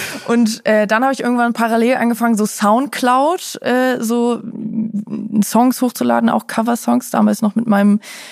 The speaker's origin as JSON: {"language": "German", "region": "Hamburg", "country": "Germany", "tie": "born or raised there", "also_born_or_lived": "Munich / Hannover", "said": "ich bin 25, ich komme gebürtig aus München, bin dann nach Hamburg gezogen und da lange aufgewachsen, am Stadtrand."}